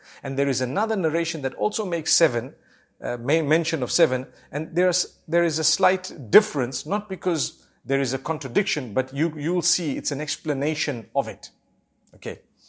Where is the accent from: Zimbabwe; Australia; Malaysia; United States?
Zimbabwe; I know I come from Zimbabwe. And back where I come from, sometimes a well dries up in a short time